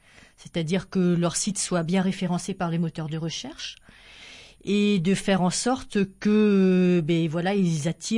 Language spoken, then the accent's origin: French; Montesquieu, Occitanie, France; je suis de Montesquieu, et je travaillais sur Toulouse